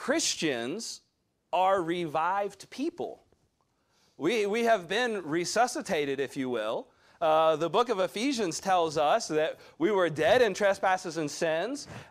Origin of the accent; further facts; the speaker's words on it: Deep South, United States; I'm from the Deep South and the Bible Belt.